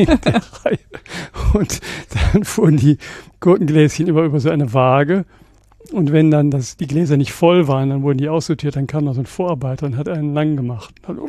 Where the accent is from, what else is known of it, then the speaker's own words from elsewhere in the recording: North Rhine-Westphalia, Germany; bei der Fabrik Essiggurkenkühne in Herungen in meiner alten Heimat am Niederrhein